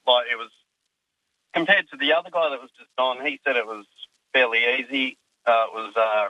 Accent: Midland, Western Australia, Australia; Look, I grew up in Midland, and the culture was just, you know, just drinking a lot.

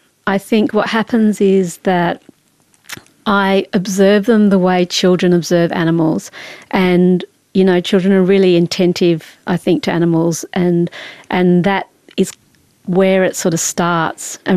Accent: Perth, Western Australia, Australia; also born or lived in Papua New Guinea; I was sort of born in Papua New Guinea, grew up in Perth in Western Australia mostly, but we travelled a lot, and I was able to live in some sort of, you know, interesting places. I lived in a place called Nasrapur in India when I was about 10

